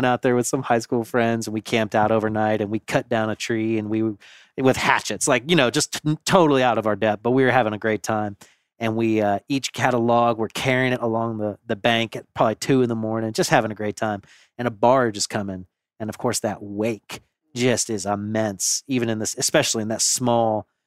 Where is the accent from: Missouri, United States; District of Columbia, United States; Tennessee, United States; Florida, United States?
Florida, United States; I grew up in the Gulf Coast of Florida, and there was an intercoastal waterway built between the Choctahatchee Bay and a bay in Panama City.